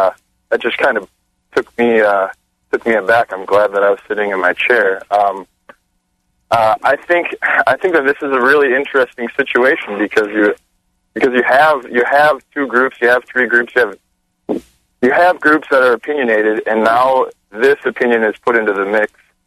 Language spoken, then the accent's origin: English; Wisconsin, United States; Hey, so yeah, I'm from Wisconsin, and I just went through the whole debacle in Wisconsin early this spring with regards to a very extreme liberal movement here.